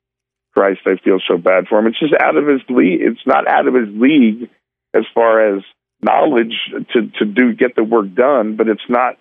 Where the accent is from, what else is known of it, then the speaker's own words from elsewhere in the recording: Oklahoma, United States; I grew up in Oklahoma, so I have experience riding horses.